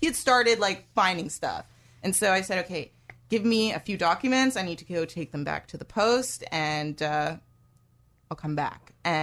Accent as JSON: {"language": "English", "town": "Montreal", "region": "Quebec", "country": "Canada", "tie": "born or raised there", "said": "I grew up in a nice neighborhood in Montreal, Canada."}